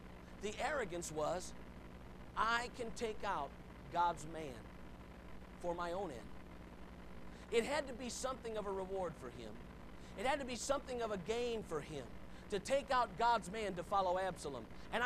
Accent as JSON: {"language": "English", "country": "United States", "said": "I'm an American. I would just rather go ahead and have the greatest country in the whole wide world"}